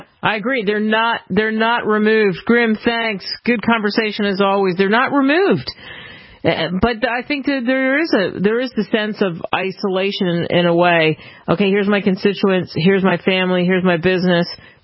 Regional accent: Philadelphia, Pennsylvania, United States; now in Texas, United States; he knows I have now Texas in my heart, but I'm from Philadelphia

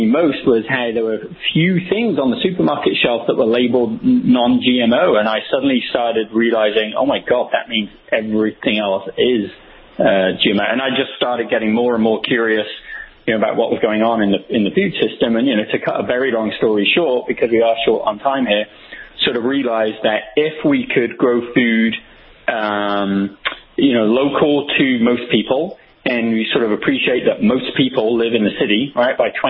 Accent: England, United Kingdom; I'm actually English, although my wife is an Aussie. Really? So you may well be hearing some of that antipathy in my accent.

